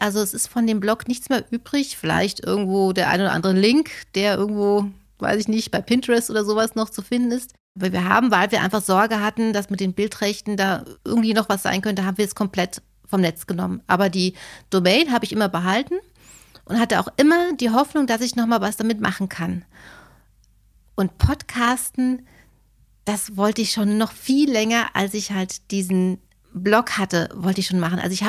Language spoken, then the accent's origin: German; Hesse, Germany; Okay, ich komme voll vom Land. Also ich bin so ein richtig fieses Landei. Ich komme aus einem Dorf aus Mittelhessen mit 800 Einwohnern. Also da bist du so richtig abgehängt, wenn du da groß wirst.